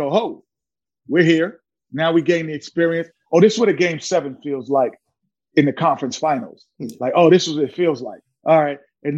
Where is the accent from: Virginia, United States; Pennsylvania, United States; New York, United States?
New York, United States; I'm a New Yorker, so I get it.